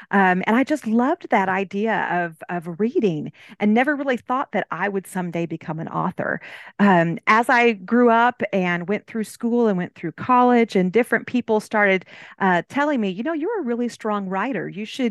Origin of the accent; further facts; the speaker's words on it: California, United States; moved away as an adult; now I've raised three babies in Texas, and they're all grown up, so I feel like I'm more Texan than Californian now.